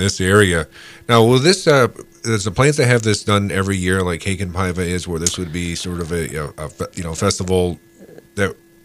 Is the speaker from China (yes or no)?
no; South West England, United Kingdom; I am not Finnish. I'm Cornish, mm-hmm.